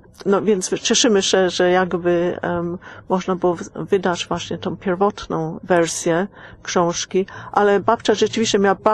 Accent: England, United Kingdom; zwłaszcza ja, która się wychowałam w Anglii, my to bardzo odczuwamy

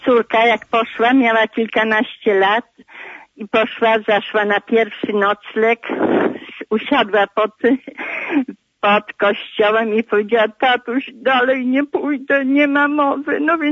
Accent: Poddębice, Łódź Voivodeship, Poland; Ja jestem z Poddębic.

